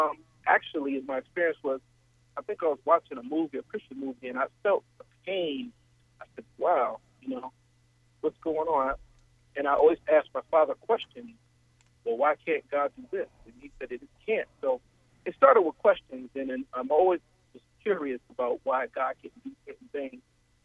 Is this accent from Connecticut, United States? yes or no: yes; New Haven, Connecticut, United States; I was born Muslim in New Haven, Connecticut. And so I was raised much different from, I don't know how it is in the extreme countries of Islam